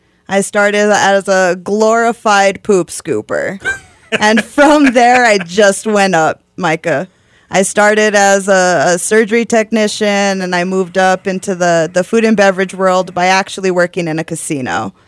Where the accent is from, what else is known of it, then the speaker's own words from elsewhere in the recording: Española, New Mexico, United States; I was actually born and raised in Española, New Mexico, so I'm a little up northern.